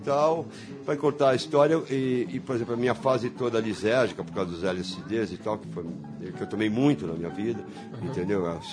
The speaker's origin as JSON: {"language": "Portuguese", "region": "São Paulo", "country": "Brazil", "tie": "born or raised there", "said": "eu nasci na Pompeia, moro lá até hoje, entendeu?"}